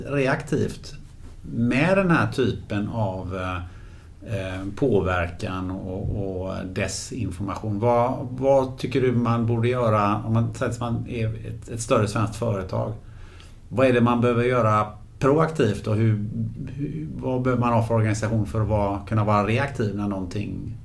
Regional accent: Gothenburg, Västra Götaland County, Sweden; i den stan där jag kommer från Göteborg

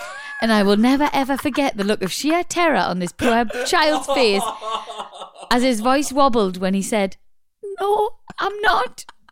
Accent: Stoke-on-Trent, West Midlands, United Kingdom; Hi, Ramses. … from Stoke, and I've only recently discovered your podcast

